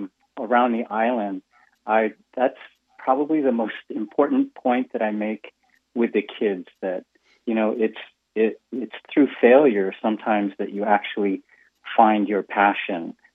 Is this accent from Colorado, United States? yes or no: no; Pearl City, Hawaii, United States; Yeah, I grew up in Pearl City.